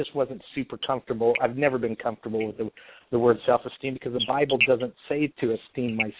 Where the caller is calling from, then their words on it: Anaheim, California, United States; I'm calling from Anaheim.